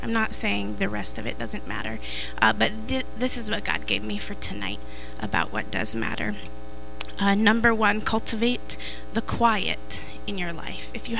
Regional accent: Iowa, United States; I grew up in Iowa, so I know that cultivation has to do with farming

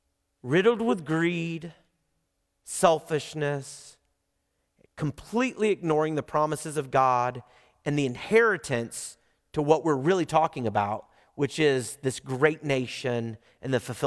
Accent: Oklahoma, United States; I'm from Oklahoma.

